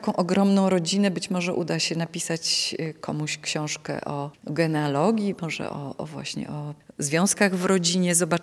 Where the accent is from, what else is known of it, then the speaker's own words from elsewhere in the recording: Gdańsk, Pomeranian Voivodeship, Poland; ponieważ jestem z Gdańska. Ja urodziłam się w Gdańsku chodziłam do szkół i kończyłam wyższą uczelnię tutaj.